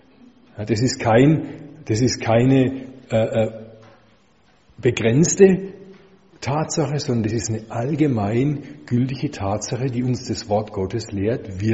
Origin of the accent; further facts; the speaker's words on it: West Germany, Germany; moved away; ich als Wessi, sage ich mal, als ich hierher kam nach der Wende